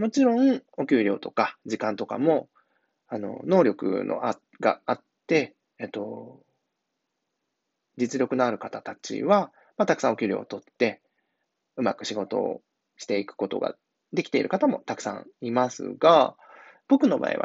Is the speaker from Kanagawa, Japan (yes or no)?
no; Tokoname, Aichi, Japan; 皆さん、愛知県常滑市ってご存知ですかね？あんまり、知らない方の方が圧倒的に多いんじゃないかなと思うんですが、